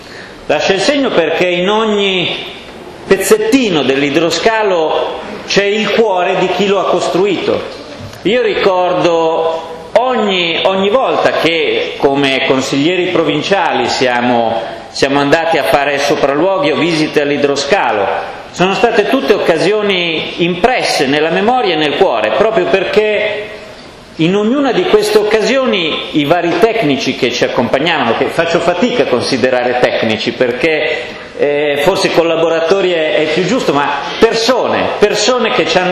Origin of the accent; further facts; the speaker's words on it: Milan, Lombardy, Italy; Sono di Milano città e l'idroscalo sta dalla parte opposta dove abito io